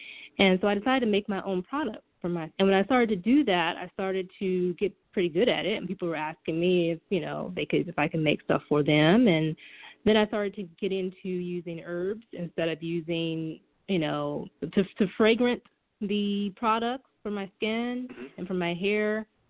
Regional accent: Rock Hill, South Carolina, United States; I went to Winthrop University back in my hometown in Rock Hill, South Carolina

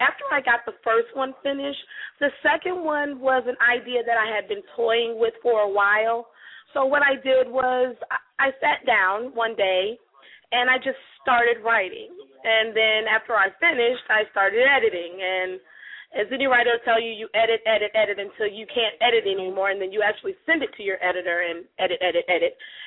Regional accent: Joliet, Illinois, United States; now in Georgia, United States; I'm originally from Illinois, Joliet, Illinois, to be exact.

